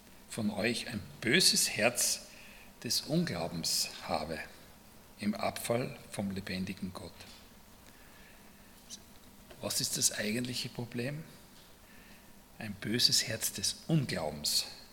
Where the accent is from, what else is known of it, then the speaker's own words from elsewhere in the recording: Graz, Styria, Austria; wo ich als Kind aufgewachsen bin in Graz